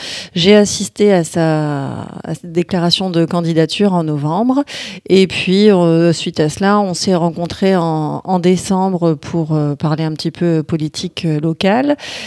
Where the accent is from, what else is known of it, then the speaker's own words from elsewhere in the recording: Amiens, Hauts-de-France, France; born there; J'ai bientôt 42 ans. Je suis née à Amiens. J'ai fait mes études à Amiens. Je suis maman de 2 adolescents qui sont scolarisés sur Amiens.